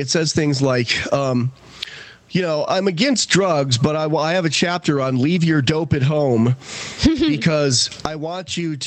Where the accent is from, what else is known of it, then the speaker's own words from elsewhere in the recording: East Coast, United States; now in Wyoming, United States; Even though I'm from the East Coast too originally, before I wised up and moved to Wyoming.